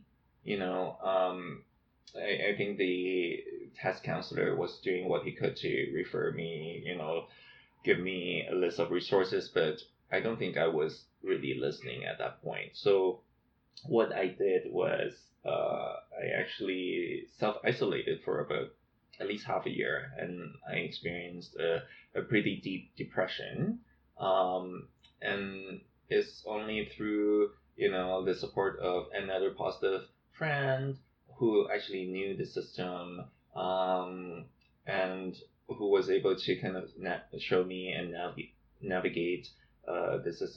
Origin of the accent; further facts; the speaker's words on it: Hong Kong; born there; I was born in Hong Kong. I identify myself as a queer, POS, Asian immigrant settler.